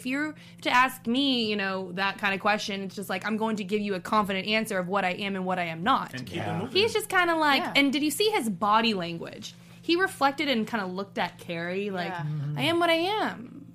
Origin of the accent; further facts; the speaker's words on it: Texas, United States; now in West Hollywood, United States; I am from Texas, and so I do know a lot of people that have either waited or are still currently waiting behind the closet.